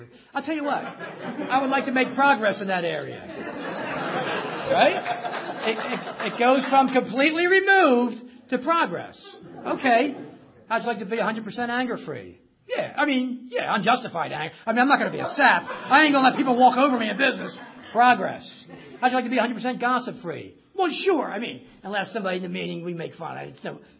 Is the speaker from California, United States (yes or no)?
no; Philadelphia, Pennsylvania, United States; When I was growing up in Southwest Philly, my dad never sat me down and said … here's the secret to life.